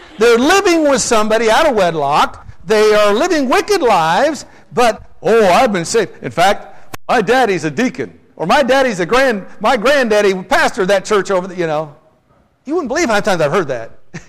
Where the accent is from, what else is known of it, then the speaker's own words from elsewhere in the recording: Twin Falls, Idaho, United States; We live in the South. Now, I was raised in the West, in Twin Falls, Idaho.